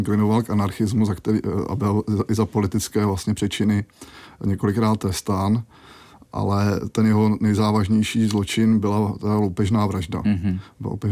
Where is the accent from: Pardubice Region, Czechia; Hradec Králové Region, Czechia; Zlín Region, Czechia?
Hradec Králové Region, Czechia; Vrchlabí; v okolí mého rodného města Vrchlabí.